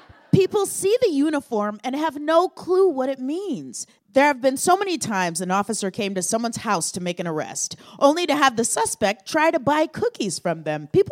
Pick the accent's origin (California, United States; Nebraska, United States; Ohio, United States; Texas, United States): Nebraska, United States; Omaha; I'm from Omaha, Nebraska.